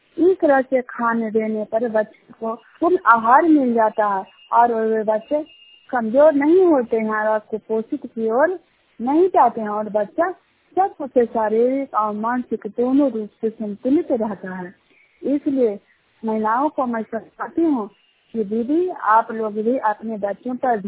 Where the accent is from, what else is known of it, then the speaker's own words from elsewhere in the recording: Chinyar, India; मैं चिन्यार गांव का रहने वाली हूं और चांदनी तिरका महिला ग्राम संगठन का सीएम हूं और तिरका प्रखंड का निवासी हूं।